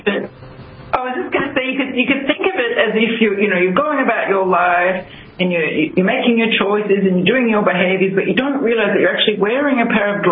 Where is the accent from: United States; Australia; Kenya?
Australia; I'm from Australia.